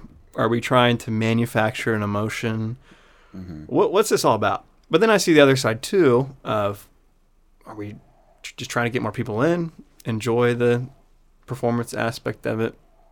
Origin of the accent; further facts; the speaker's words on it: Wichita, Kansas, United States; I was born in Wichita, Kansas, born and raised.